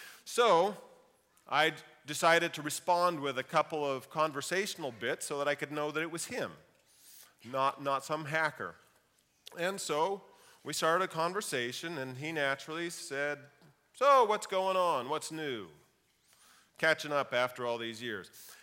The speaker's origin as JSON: {"language": "English", "region": "California", "country": "United States", "tie": "born or raised there", "said": "I've been pastoring in my home country, Humboldt County, and now I'm exploring whether God is leading my family and I to Lodi."}